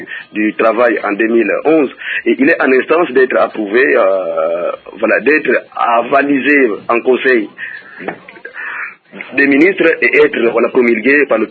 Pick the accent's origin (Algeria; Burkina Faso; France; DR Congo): DR Congo; Kongo Central; moi qui vous parle, je ne suis pas un Katangais, je suis du Bas-Congo.